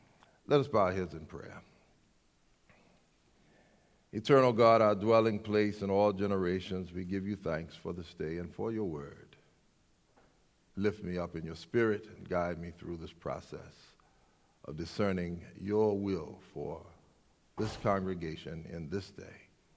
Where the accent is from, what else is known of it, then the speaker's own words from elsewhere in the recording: South Carolina, United States; Growing up in South Carolina, my mother was a school teacher.